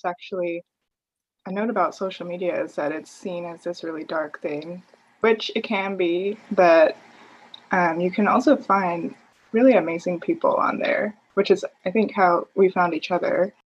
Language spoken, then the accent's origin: English; California, United States; but I grew up in California, so they were always just this sort of faraway thing